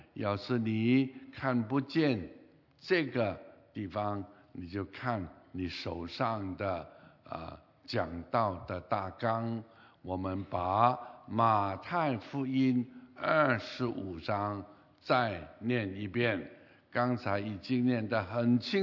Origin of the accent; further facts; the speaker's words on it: Hong Kong; also born or lived in Singapore / Malaysia / Canada; 我们在香港长大，我们看自己是香港人，